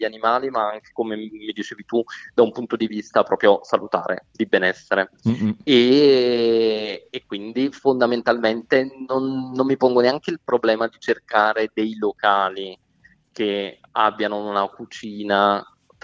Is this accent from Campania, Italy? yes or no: yes; Caserta, Campania, Italy; also born or lived in Milan; now in Brescia, Italy; sono campano di Caserta, originario di Caserta, sì.